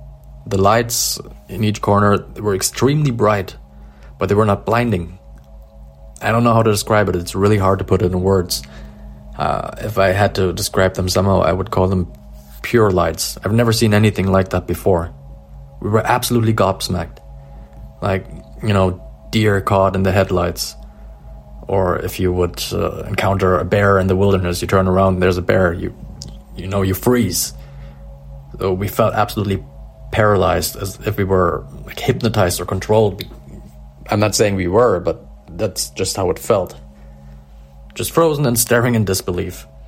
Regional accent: Dresden, Saxony, Germany; I'm 35 years old. I'm from Dresden in Germany

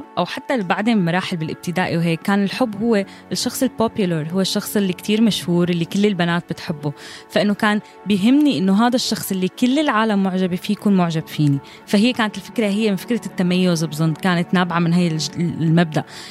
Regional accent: Syria; moved away; بس سافرت وطلعت من سوريا

